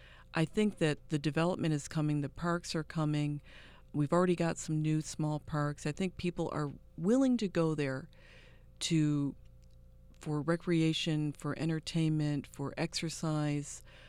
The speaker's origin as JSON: {"language": "English", "town": "Lockport", "region": "New York", "country": "United States", "tie": "born or raised there", "said": "I grew up in Lockport, and so I knew about the Erie Canal"}